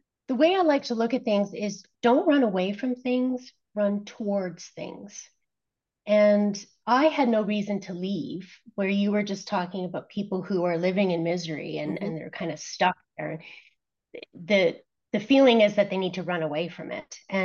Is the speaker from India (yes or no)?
no; Toronto, Ontario, Canada; now in United States